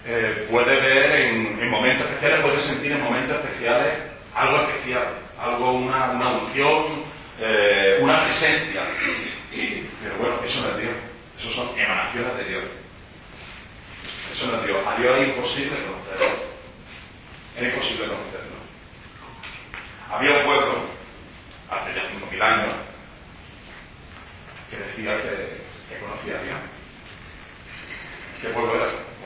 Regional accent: Jaén, Andalusia, Spain; soy de Jaén, pero llevo ya 2 años viviendo aquí en Madrid, en Alcorcón.

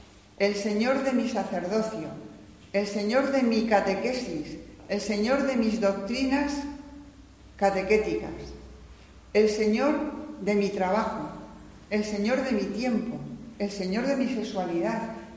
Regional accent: Segovia, Castile and León, Spain; íbamos a Sepúlveda a un juicio

